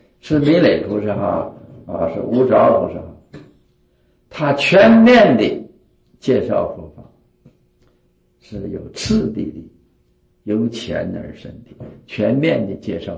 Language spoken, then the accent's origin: Chinese; China; 我们中国人呢，我们华严佛教的习惯的用语就是禅师嘛